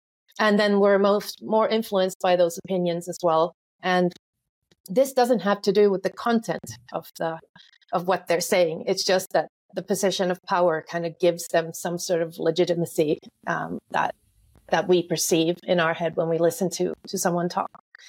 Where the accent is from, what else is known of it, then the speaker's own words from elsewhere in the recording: Finland; English is a second language; I am from Finland. I live in Finland at the moment as well.